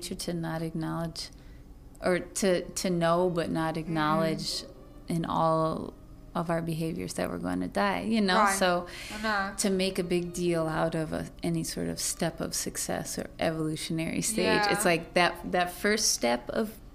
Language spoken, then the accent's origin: English; Joliet, Illinois, United States; moved away as an adult; now in Toronto, Canada; I grew up in Illinois.